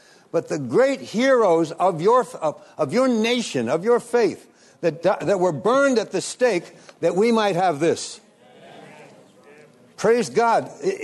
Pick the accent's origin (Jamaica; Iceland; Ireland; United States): United States; I grew up in America, but my mother's people came from England before the American Revolution.